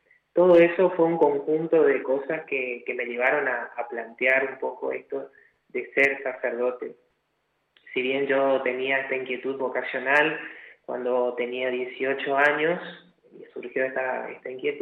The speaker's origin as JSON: {"language": "Spanish", "region": "Corrientes", "country": "Argentina", "tie": "born or raised there", "also_born_or_lived": "Posadas", "said": "si bien no nací aquí en Corrientes, nací en Posadas, en Misiones, pero desde los 12 años estoy siendo malcriado acá en Corrientes"}